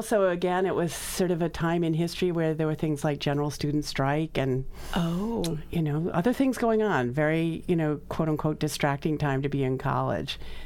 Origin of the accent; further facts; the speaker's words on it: Waltham, Massachusetts, United States; also born or lived in Dedham; From here. I'm from the Boston area.